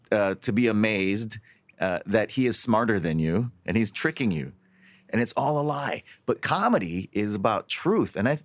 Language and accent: English; Hawaii, United States; moved away; I was born and raised in Hawaii. I lived my whole life there. And then I moved to California about 10 years ago to do comedy full time.